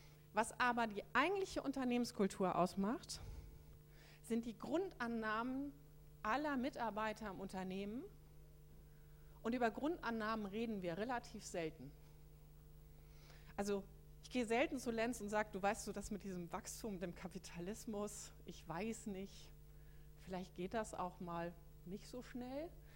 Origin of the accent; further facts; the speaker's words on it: Hamburg, Germany; Ich komme aus Hamburg, da können auch so Läden so ganz bestimmt sagen, wir sind Hanseaten